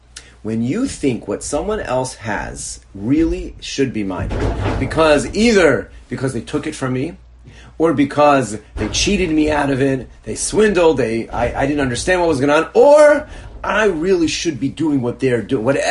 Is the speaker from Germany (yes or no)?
no; Northeast, United States; This is my first experience down south. I grew up in the Northeast